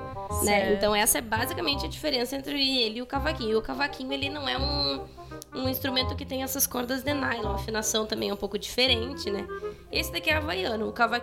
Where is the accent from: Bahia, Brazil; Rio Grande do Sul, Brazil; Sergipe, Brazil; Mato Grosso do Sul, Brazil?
Rio Grande do Sul, Brazil; Porto Alegre; also born or lived in Pelotas; Nasci, morei acho que até os 10 anos, mais ou menos, em Porto Alegre. E aí, depois, fui pra Pelotas. Morei 6 anos em Pelotas lá, né?